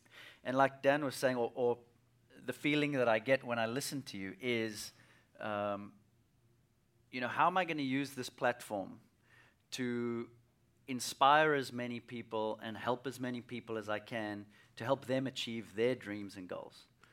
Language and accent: English; South Africa; as a young kid growing up in South Africa, just fell in love with the game